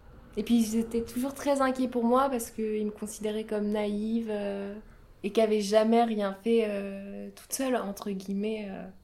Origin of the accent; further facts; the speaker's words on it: Orléans, Centre-Val de Loire, France; moved away; J'ai 22 ans. Je viens d'Orléans. Et je suis partie de ma ville natale pour faire mes études en art du spectacle.